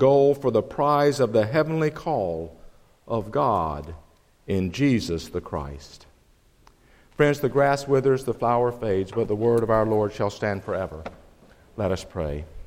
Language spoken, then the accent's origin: English; United States; it was Teresa and myself, Americans, with all the abundance and opportunity being born an American carries with it